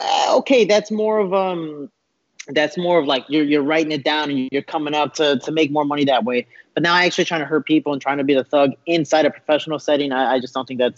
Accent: Chicago, Illinois, United States; You know, I'm from Chicago, so I know how it is.

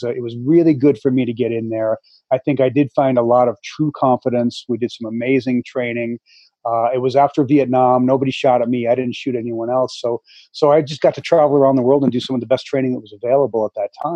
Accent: Connecticut, United States; I grew up in Connecticut, small town in Connecticut

